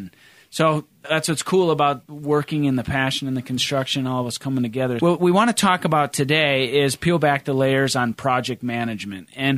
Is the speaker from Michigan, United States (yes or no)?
no; Fargo, North Dakota, United States; I've never been. I'm from Fargo, North Dakota. It's a different world.